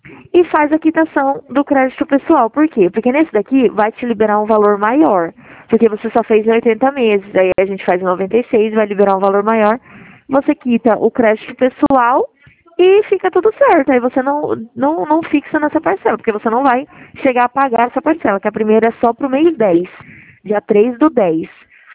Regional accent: Dracena, São Paulo, Brazil; sou de Dracena, do Central de Dracena.

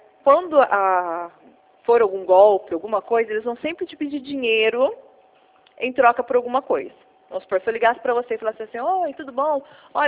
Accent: São Paulo, Brazil; eu sou de São Paulo.

